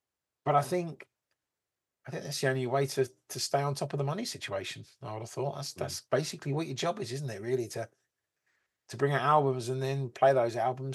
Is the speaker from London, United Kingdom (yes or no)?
yes; London, United Kingdom; accent: London; my London accent